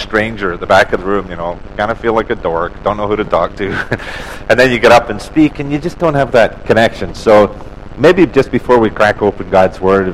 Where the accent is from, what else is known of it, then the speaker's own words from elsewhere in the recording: Glasgow, Scotland, United Kingdom; born there; I was born in Glasgow, Scotland, not into a Christian home, didn't think much about faith